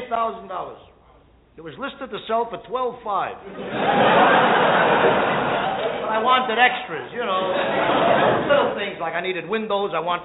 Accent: New York, United States; Now, I come from the Lower East Side of New York.

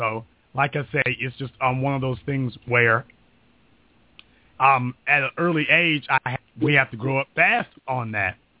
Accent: the South, United States; I was raised in the South by old black folk and younger black folk.

